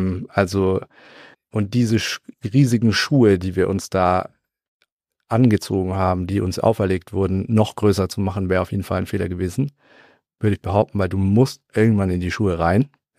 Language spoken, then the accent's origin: German; Swabia, Germany; Ich komme aus Schwaben. Was soll ich sagen?